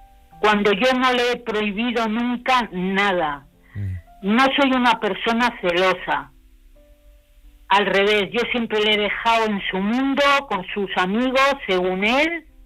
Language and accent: Spanish; Basauri, Basque Country, Spain; de donde soy yo, que yo soy de Basauri.